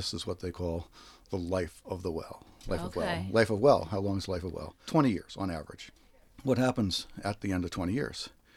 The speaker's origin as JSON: {"language": "English", "town": "Stone Ridge", "region": "New York", "country": "United States", "said": "Right, I'm from near Stone Ridge, New York."}